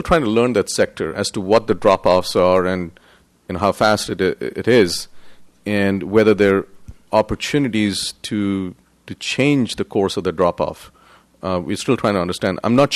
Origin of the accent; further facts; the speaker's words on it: India; accent: Indian; As you can well imagine from my looks and my accent, I am originally from India.